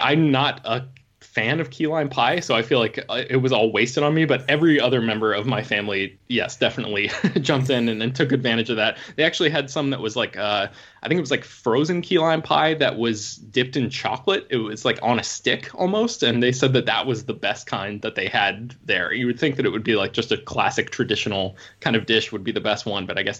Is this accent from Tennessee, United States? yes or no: no; Florida, United States; but like I said, I grew up in Florida, so I think that sort of comes with the territory.